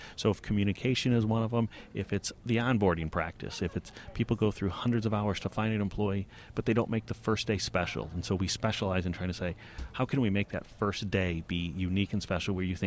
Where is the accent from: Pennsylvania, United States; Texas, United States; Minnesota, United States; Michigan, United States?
Michigan, United States; I agree. I'm from Michigan, so this is very warm for me.